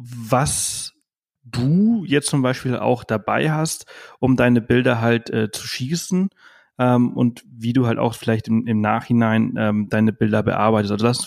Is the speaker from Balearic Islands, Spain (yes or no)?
yes; Balearic Islands, Spain; Ich komme aus Mallorca, deswegen sind das meine ehemaligen Nachbarn.